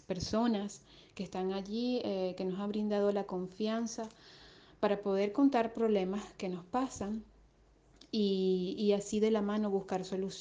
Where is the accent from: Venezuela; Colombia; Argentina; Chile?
Venezuela; now in Spain; Soy venezolana y resido en España desde hace aproximadamente 2 años.